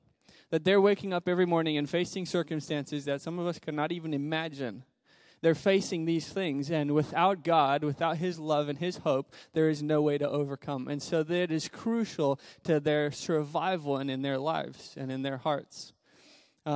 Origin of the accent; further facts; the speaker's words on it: Zimbabwe; I thought about my life growing up in Zimbabwe the way that I did. Poverty in that circumstance is not necessarily new to me